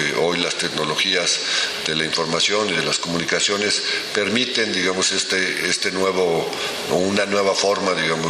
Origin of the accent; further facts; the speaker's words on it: Mexico City, Mexico; ando un poco con gripa, como muchos mexicanos y defeños andamos en estos días.